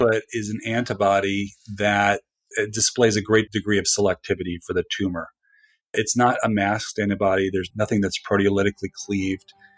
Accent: Redwood City, California, United States; also born or lived in Turkey; Originally from California, mostly born and bred there. Was born in Redwood City, California, in the Bay Area. Not long after I was born, we moved to Turkey, where we lived for about 5 years.

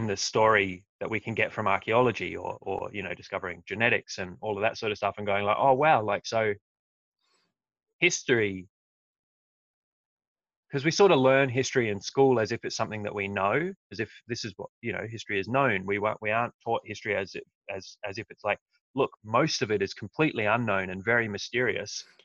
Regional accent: New Zealand; So as a kid, growing up in New Zealand and, you know, running around in the forest and whatever

